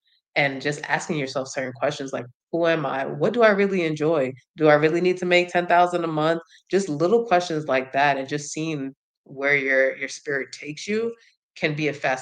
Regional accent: New York, United States; moved away as an adult; I'm from New York, so leaving New York, coming to Georgia.

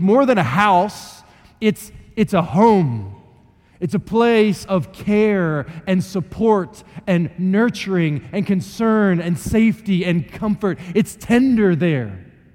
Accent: West Virginia, United States; I grew up in West Virginia where there are mountains, like big mountains.

